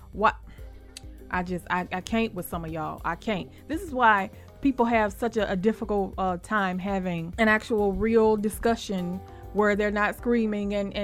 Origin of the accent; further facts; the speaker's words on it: the South, United States; But I'm from the South, honey.